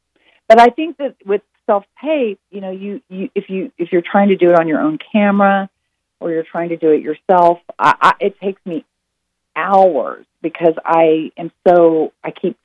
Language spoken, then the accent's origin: English; Texas, United States; and I am from Texas